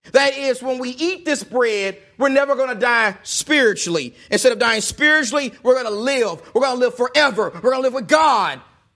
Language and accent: English; Texas, United States; I'm from Texas, and in Texas, especially East Texas, one of the things that people love is they love their Dallas Cowboys. I mean, it was terrible growing up in East Texas.